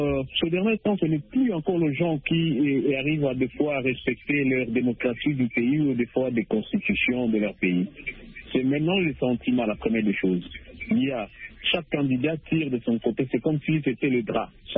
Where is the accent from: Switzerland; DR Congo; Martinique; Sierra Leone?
DR Congo; chez nous en RDC